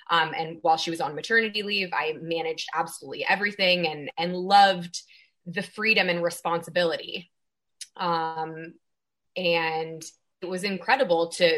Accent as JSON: {"language": "English", "town": "San Francisco", "region": "California", "country": "United States", "tie": "born or raised there", "said": "So I'm born and raised in California, Northern Bay Area, Northern California, Bay Area, San Francisco, and then went to college"}